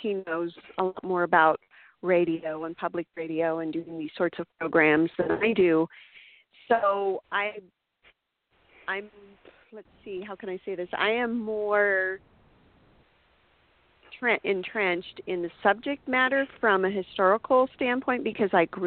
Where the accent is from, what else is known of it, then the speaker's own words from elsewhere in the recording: Butte, Montana, United States; also born or lived in California; I grew up here in Butte, Montana, went to California, went to college, went to dental school on the East Coast in Baltimore, came back to California